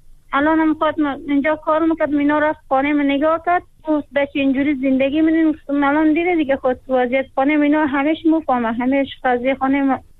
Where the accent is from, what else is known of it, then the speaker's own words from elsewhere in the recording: Afghanistan; born there; کلن تو افغانستان به دنیا اومدم، از 7 سالگی رفتم سری کار.